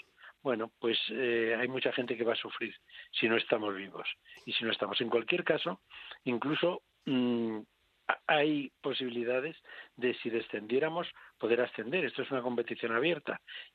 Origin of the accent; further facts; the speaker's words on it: Spain; Yo soy un español rarito porque empiezo a ver el fútbol a los 5 minutos me aburro.